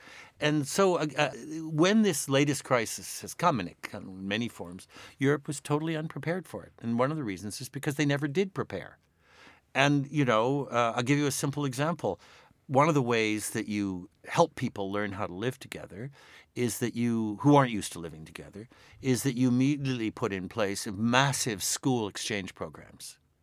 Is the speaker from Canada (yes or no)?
yes; Canada; as a Canadian